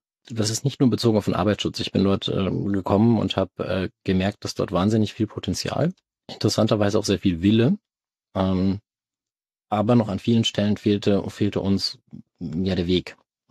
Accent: North Rhine-Westphalia, Germany; moved away as an adult; now in Munich, Germany; Ursprünglich komme ich aus Münsterland, bin dann zum Studium Maschinenbau nach München gezogen

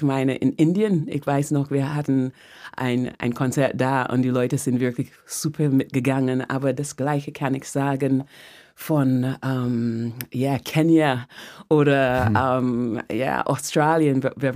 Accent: Barbados; German is a second language; also born or lived in London; Geboren in London, aufgewachsen auf Barbados. Man denkt, Barbados, diese wunderschöne Insel in der Karibik

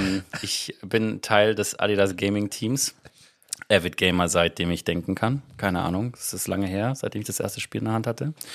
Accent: Southern Germany, Germany; Meine Eltern sind beide im Rheinland aufgewachsen, aber sie haben mir das nicht mitgegeben. Das heißt, ich bin so ein bisschen südlicher aufgewachsen.

